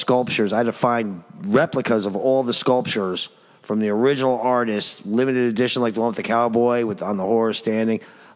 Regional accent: Paterson, New Jersey, United States; born there; Yeah, I was born in Paterson, New Jersey.

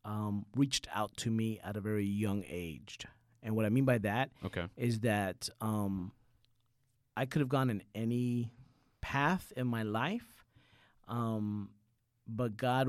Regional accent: Puerto Rico; born there; I was born in America. Well, I was born in Puerto Rico, but, you know, Puerto Rico is an American commonwealth, so really you're born an American citizen.

